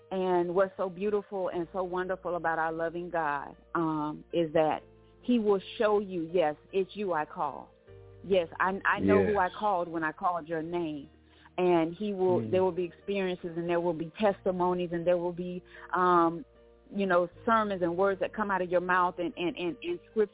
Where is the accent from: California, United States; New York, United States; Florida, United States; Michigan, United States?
Florida, United States; Well, my conversion story goes back to when I was a child. Growing up in Florida, I first met Jesus through reading the Bible.